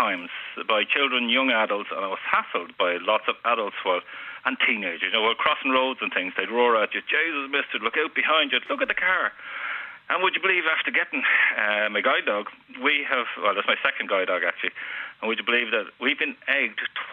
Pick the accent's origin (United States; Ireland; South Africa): Ireland; Dublin, Leinster; I'm from Donnycarney, right?